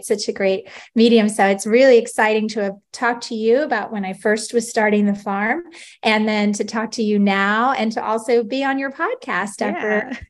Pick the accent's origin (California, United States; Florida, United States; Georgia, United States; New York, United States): Florida, United States; Orlando; I grew up in Orlando, so I did not know this. I was living on the main line of Pennsylvania.